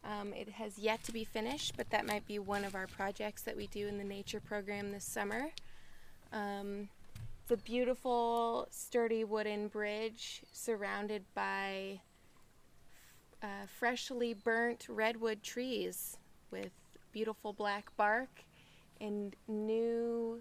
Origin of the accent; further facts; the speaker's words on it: Manitou Springs, Colorado, United States; now in Truckee, United States; I'm originally from Manitou Springs, Colorado, but I presently live in Truckee, California, which is just north of Lake Tahoe.